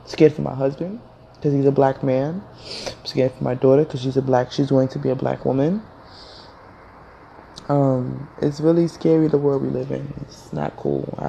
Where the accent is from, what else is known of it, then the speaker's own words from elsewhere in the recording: Nigeria; I used to hide that I was African. Now, I tell everybody that I'm Nigerian goddess.